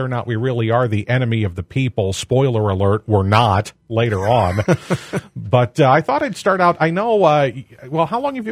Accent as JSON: {"language": "English", "region": "Illinois", "country": "United States", "said": "I'm from Henry County, so I vaguely remember that going on in Bureau County nearby."}